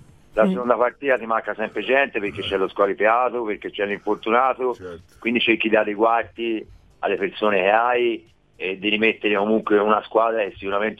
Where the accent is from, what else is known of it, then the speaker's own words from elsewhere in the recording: Florence, Tuscany, Italy; Sono soprannome di metà da bambino a Firenze, cioè voglio occhiali elementari.